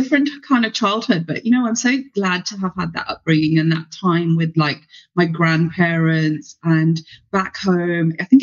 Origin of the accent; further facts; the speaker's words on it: London, United Kingdom; born there; I was born in the UK. I was born in London. And, you know, I was a child of an immigrant